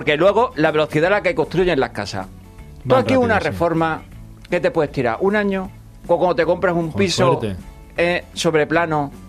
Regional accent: Spain; Como buen español, y yo que estamos en obras trabajando

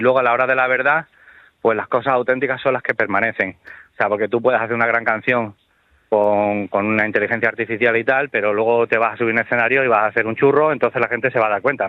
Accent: Robledillo de Gata, Extremadura, Spain; en Robledillo de Gata y tan feliz, ¿sabes? O sea, que tampoco, porque además me encanta tocar en mi tierra.

